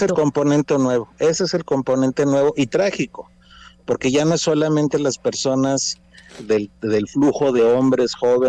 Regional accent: Mexico; De esos 221,000, más de 80,000 somos mexicanos.

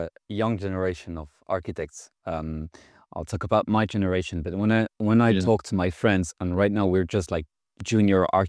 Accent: Morocco; I'm from Morocco, and I plan to go back to it

